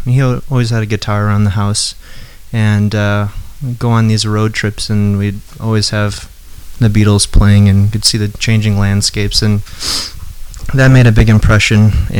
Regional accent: St. Joseph, Michigan, United States; I grew up in St. Joseph, Michigan.

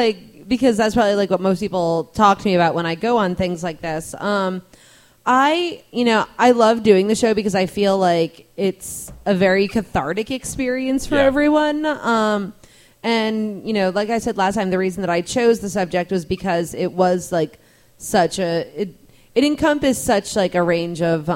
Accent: New England, United States; Didn't I just say I'm from New England?

